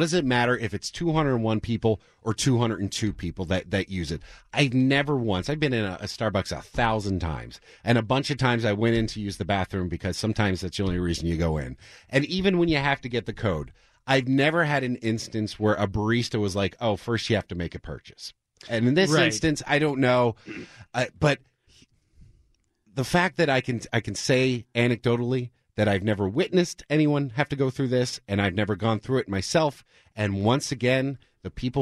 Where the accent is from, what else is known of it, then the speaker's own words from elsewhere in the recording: Philadelphia, Pennsylvania, United States; Well, I watched. I'm from the Philly area.